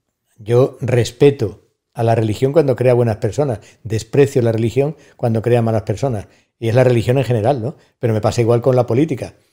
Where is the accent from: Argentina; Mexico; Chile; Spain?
Spain; Madrid, Community of Madrid; accent: Andalusian; also born or lived in Granada; now in Seville, Spain; yo me he criado en Madrid, mi familia, mi acento andaluz viene de que mis padres eran de Melilla, mis abuelos también, mis bisabuelos, o sea que hay un rollo andaluz proyectado al norte de África que se ha mantenido de acento. Estudié en Granada, vivo en Sevilla